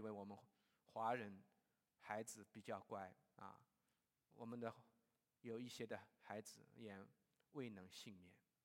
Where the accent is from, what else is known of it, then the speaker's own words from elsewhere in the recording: Ningbo, Zhejiang, China; 最近我听到这个我的故乡啊宁波发生了一个事情啊